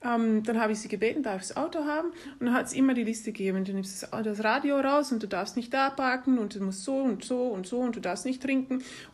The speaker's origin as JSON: {"language": "German", "country": "Netherlands", "tie": "born or raised there", "second_language": "German", "said": "Also meine Eltern sind holländisch und also ich bin in Holland groß geworden und habe die Familien dort gesehen."}